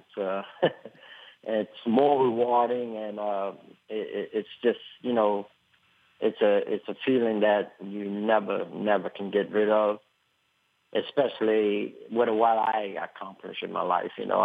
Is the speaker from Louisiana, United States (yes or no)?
yes; Louisiana, United States; I grew up in Louisiana, and I, you know, the family, everybody trained horses.